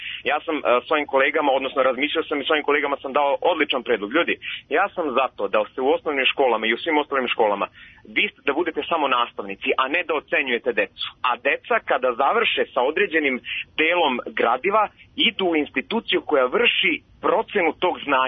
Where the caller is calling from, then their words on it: Belgrade, Serbia; je ovdje iz Beograda.